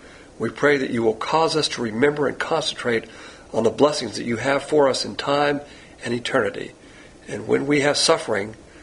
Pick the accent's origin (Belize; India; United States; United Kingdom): United States; Deep South; I'm from the Deep South, and I'll have a ranchero.